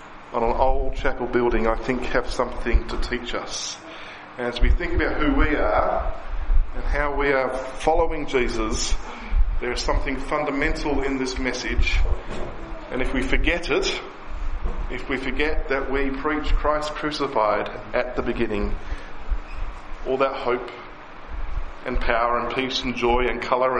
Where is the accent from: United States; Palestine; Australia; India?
Australia; Tasmania; an old Baptist church that's in my hometown in Tasmania.